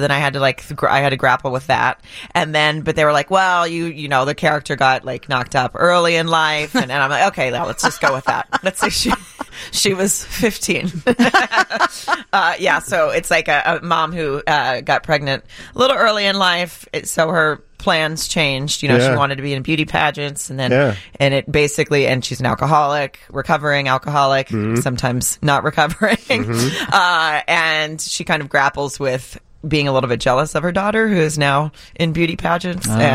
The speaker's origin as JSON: {"language": "English", "region": "the South", "country": "United States", "accent": "Southern", "said": "I'm from the South. Threw in my Southern accent and everything"}